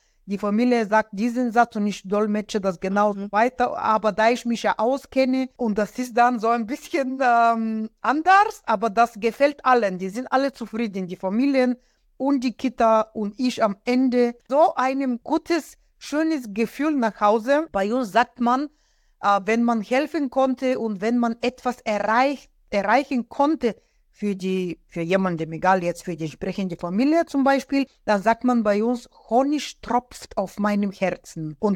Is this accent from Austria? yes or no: no; Bulgaria; first language Bulgarian; German is a second language; now in Germany; ich komme aus Bulgarien, also Bulgarisch, Muttersprachlerin Bulgarisch, Russisch auch